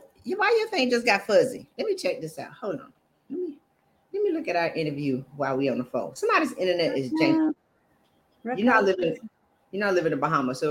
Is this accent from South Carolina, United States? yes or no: yes; South Carolina, United States; I'm from South Carolina.